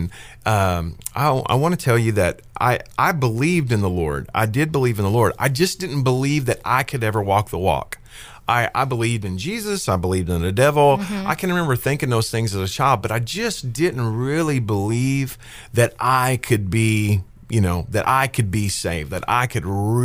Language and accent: English; Joshua, Texas, United States; And I was from Joshua, Texas. You know, I was from Hickville Central.